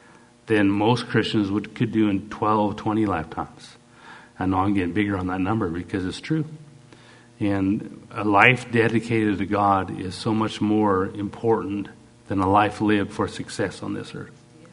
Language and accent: English; Canada; and I'm a Canadian boy, so we'd always have fun